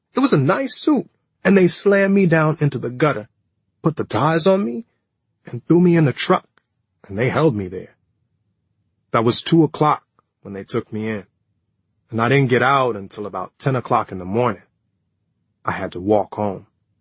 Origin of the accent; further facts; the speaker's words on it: Newark, New Jersey, United States; Growing up in Newark gave me those layers.